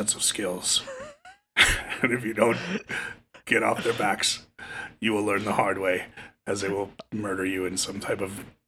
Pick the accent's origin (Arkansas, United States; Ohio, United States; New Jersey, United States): New Jersey, United States; I'm from Jersey